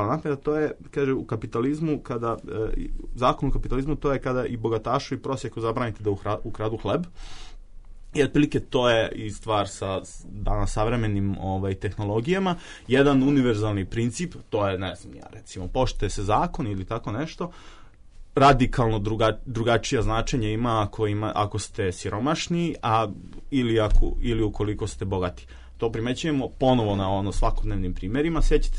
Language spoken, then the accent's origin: Serbian; Obrenovac, Belgrade, Serbia; Dakle, ako ste sa periferije, evo ja jesam, ja dolazim iz Obrenovca